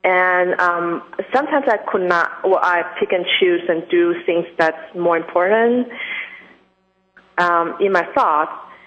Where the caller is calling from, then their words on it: New York City, New York, United States; I'm calling from New York City.